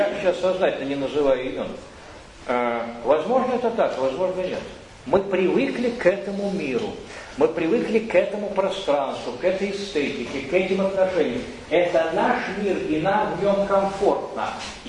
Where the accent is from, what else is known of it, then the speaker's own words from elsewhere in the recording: Russia; born there; Я родился русским, в России. Это мой дом, я обязан его знать.